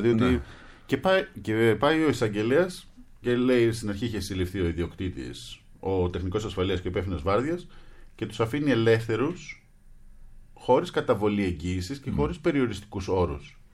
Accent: Kavala, Eastern Macedonia and Thrace, Greece; Που έρχομαι και εγώ από την Καβάλα που είχαμε για πολλά χρόνια τα λοιπάσματα.

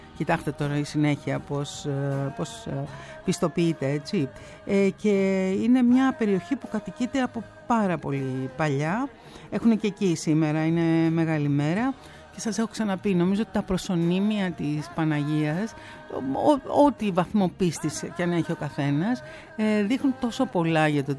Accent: Peloponnese, Greece; έχουν και στην πατρίδα μου, στη Μάνη κάτω, στην οροσειρά του Ταϊγέτου

